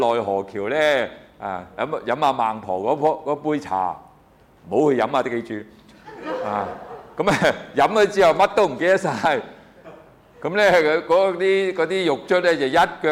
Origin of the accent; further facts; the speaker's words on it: China; 我们中国人呢就认识这个实我自体呢叫做魂魄，我们给个名字，什么三魂七魄